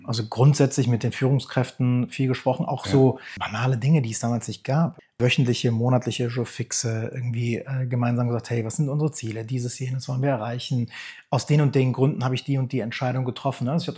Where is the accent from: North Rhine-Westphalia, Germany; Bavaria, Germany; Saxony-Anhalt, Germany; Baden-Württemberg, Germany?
North Rhine-Westphalia, Germany; Leverkusen; born there; Und jetzt bin ich selber gebürtig auch aus Leverkusen